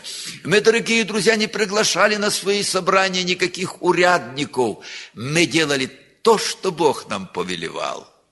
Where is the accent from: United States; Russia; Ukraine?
Ukraine; Western Ukraine; Я родился в Западной Украине. Вот все эти переходы войск на восток и с востока опять на запад шли через нашу деревню. Нас эвакуировали.